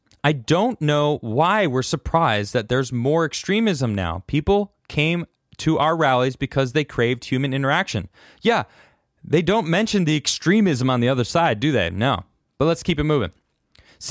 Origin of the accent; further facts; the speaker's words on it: United States; I'm allowed to question because I'm an American citizen, all right?